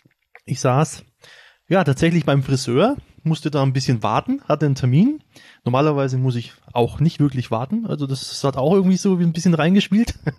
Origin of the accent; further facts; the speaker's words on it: Schwabach, Bavaria, Germany; Also ich komme aus Schwabach, Steffi aus Büchenbach.